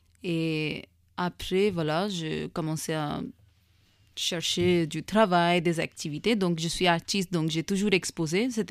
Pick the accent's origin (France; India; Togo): India; first language Hindi; French is a second language; Oui, hindi, c'est ma langue maternelle.